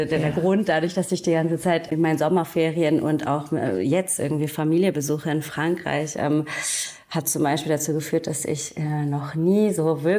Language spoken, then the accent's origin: German; Hamburg, Germany; Ich komme genau ursprünglich aus Hamburg, bin dort geboren und auch aufgewachsen. Meine andere Hälfte quasi ist französisch.